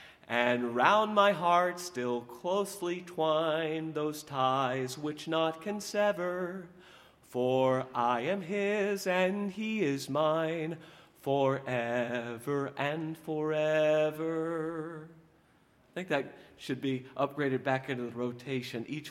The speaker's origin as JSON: {"language": "English", "town": "Houston", "region": "Texas", "country": "United States", "tie": "born or raised there", "said": "A few weeks ago, we had my pastor growing up in Houston, Dr. Johnny Pope, speaking at a meeting where we did the music."}